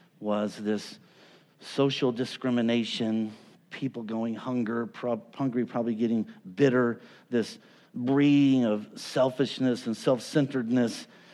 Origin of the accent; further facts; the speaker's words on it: Phoenix, Arizona, United States; I went to school in Flagstaff for 2 years, and I grew up in Phoenix in the desert